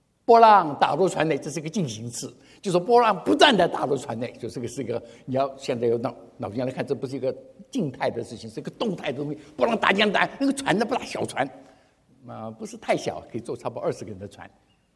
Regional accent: Taiwan; 我在台湾长大，台湾台风多少多多少次台风

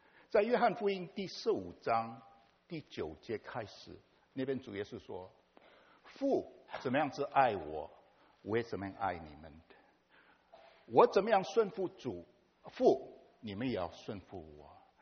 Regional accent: East Coast, United States; 我是从东方来的，从 East Coast， 我们就在美国的中间

